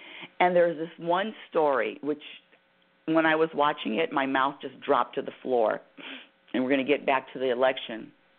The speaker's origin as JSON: {"language": "English", "country": "United States", "tie": "born or raised there", "said": "I say our country because I'm an American. Well, I live in America, born and raised."}